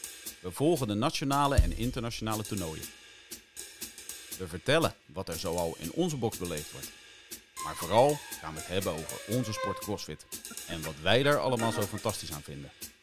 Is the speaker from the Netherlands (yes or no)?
yes; Netherlands; weet je, als ik als Nederlander